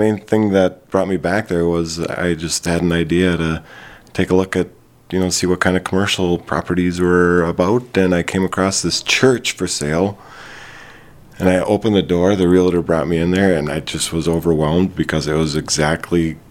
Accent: Eveleth, Minnesota, United States; after I moved back to Eveleth.

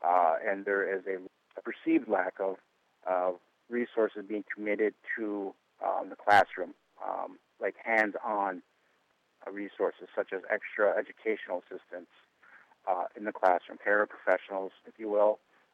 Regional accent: Robbinsdale, Minnesota, United States; I grew up in the Robbinsdale School District, grew up there through high school, and in my high school years, I moved back up north, bounced around between Bemidji High School and Red Lake High School

